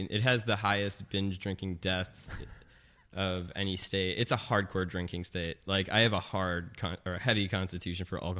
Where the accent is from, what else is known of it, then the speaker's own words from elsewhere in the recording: Madison, Wisconsin, United States; also born or lived in Oshkosh, United States; I grew up in Wisconsin. So I was born in Oshkosh, and then my family moved to Madison, which is like the capital.